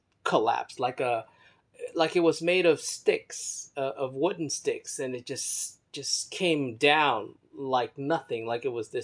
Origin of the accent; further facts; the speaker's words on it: Baltimore, Maryland, United States; now in New York, United States; I grew up in Baltimore. I went to high school there. I graduated university, college there. And of all the places on earth that I could call a hometown, I would say Baltimore is my hometown.